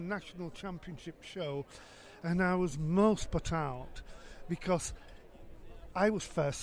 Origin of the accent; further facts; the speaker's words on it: Preston, North West England, United Kingdom; I'm from Preston in Lancashire.